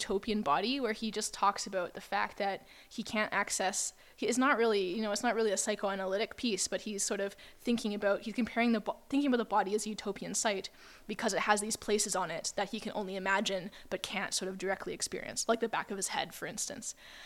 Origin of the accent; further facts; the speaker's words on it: Vancouver, British Columbia, Canada; growing up in Vancouver, I had to listen to like a lot in elementary school, high school